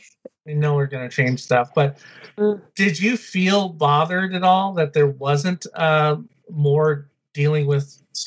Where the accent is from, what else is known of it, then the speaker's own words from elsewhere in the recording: Massachusetts, United States; Because growing up in Massachusetts, U.S. history, like state history, is like U.S. history.